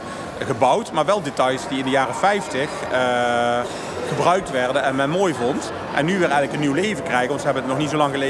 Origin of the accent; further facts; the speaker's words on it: Eindhoven, North Brabant, Netherlands; Ja, ik ben geboren in Stratum, maar ik kom uit Tongeren. Ik moet er wel bij zeggen, Eindhoven zelf was altijd een stad.